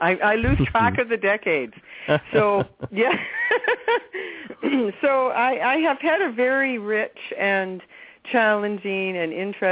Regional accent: Vancouver, British Columbia, Canada; now in -; I am Canadian. I'm in Vancouver right now, and I was born here. And I was born in the early 50s

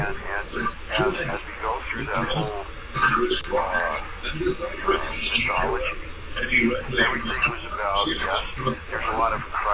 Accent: New York, United States; I was raised in the North Shore of Long Island as a small child in upstate New York, okay? So coming from New York, I always ask bold questions.

